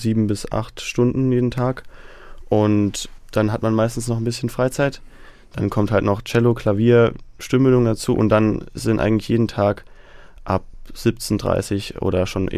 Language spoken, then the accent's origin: German; Naundorf, Saxony, Germany; Ich komme aus der Nähe von Freiberg in Naundorf.